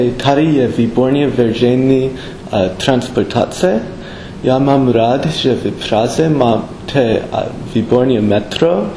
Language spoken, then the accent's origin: Czech; United States; Czech is a second language; Já jsem z Ameriky a moje výlet tady je víc než jeden den.